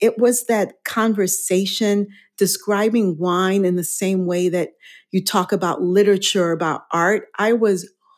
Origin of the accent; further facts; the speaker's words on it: Haiti; also born or lived in Chicago, United States; I was born in Chicago, but grew up in Haiti. So my parents are Haitian, and I moved back to Haiti when I was less than a year old. So that's where I grew up.